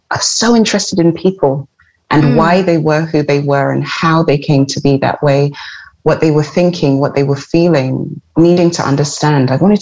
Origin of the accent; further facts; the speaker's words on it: London, United Kingdom; I grew up in London. That's the physical place that I inhabited, and in a house with, you know, parents and a sibling at first and cousins and extended family